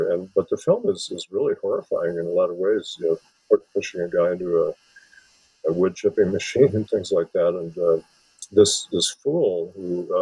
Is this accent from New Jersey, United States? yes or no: no; Wisconsin, United States; I had a kind of mixed view because I'm from Wisconsin, which is adjacent to Minnesota.